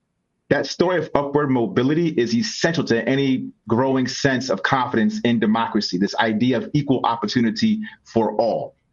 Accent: Schenectady, New York, United States; so I grew up in Schenectady, working class family. My parents worked for General Electric back when GE had a major presence in upstate New York.

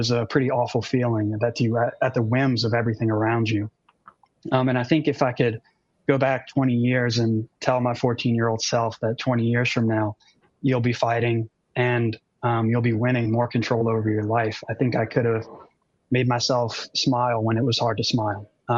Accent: St. Bernard Parish, Louisiana, United States; I'm from the New Orleans area, and specifically St. Bernard Parish.

